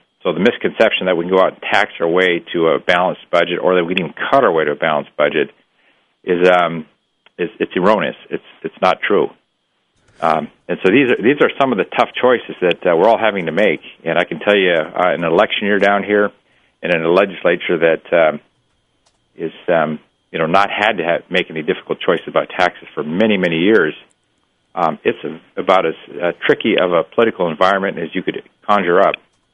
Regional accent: Alaska, United States; somebody born and raised in Bush, Alaska, somebody who's been in this business here in Juneau for a number of years, everything I do is to protect small communities.

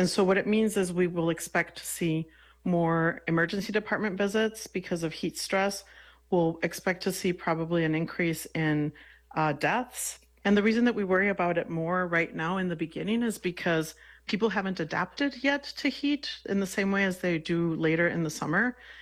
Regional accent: Mexico; I grew up in Mexico

